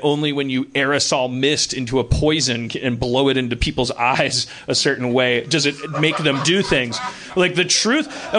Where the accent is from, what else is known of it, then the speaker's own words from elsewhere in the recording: Milwaukee, Wisconsin, United States; growing up in Milwaukee